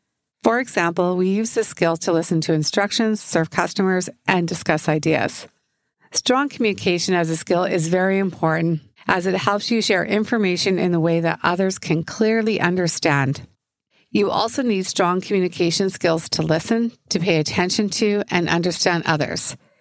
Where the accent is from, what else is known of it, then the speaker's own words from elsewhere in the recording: Canada; As a Canadian and employer myself